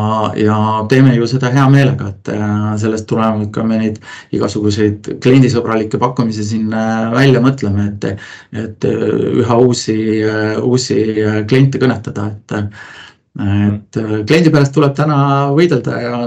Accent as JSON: {"language": "Estonian", "town": "Põlva", "region": "Põlva County", "country": "Estonia", "said": "ise olen ju Põlvast pärit"}